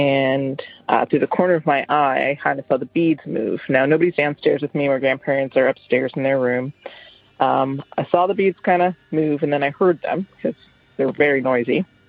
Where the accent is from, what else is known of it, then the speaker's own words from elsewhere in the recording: Toronto, Ontario, Canada; I'm from Toronto.